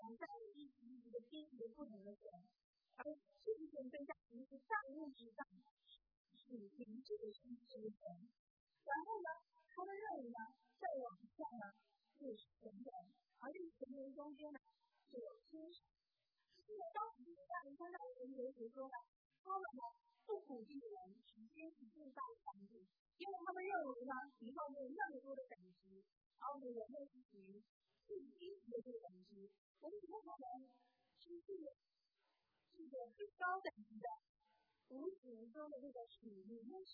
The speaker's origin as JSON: {"language": "Chinese", "country": "China", "said": "就是我们中国人的古籍，其实我们相信。中国传统的就是古人相信"}